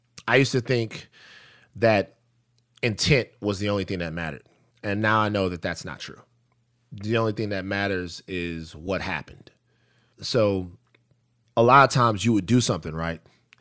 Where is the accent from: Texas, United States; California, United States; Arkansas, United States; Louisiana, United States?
Louisiana, United States; Baton Rouge; if I'm still back in Baton Rouge and I'm growing up in South Baton Rouge where I'm from